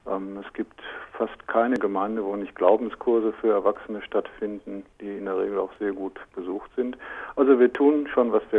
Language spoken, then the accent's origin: German; East Germany, Germany; Und vielleicht ist das im Westen noch etwas beunruhigender als bei uns im Osten.